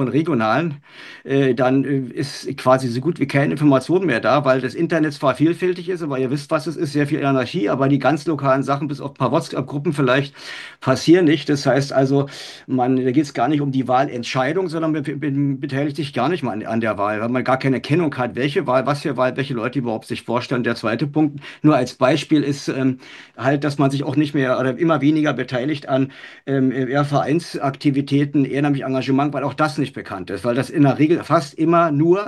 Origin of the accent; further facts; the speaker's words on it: Cottbus, Brandenburg, Germany; Ich komme ja aus Cottbus